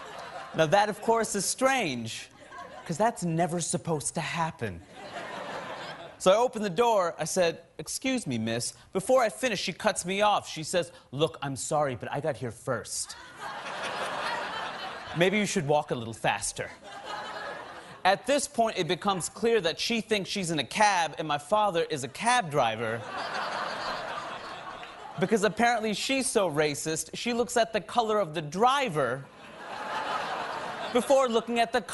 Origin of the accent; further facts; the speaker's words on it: New York City, New York, United States; So I grew up in Queens, New York, and whenever I fly home, my father will still pick me up at the airport, which is really sweet of him.